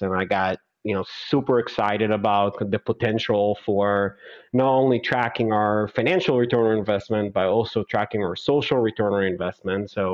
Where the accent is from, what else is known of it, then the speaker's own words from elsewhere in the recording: Israel; I'm originally from Israel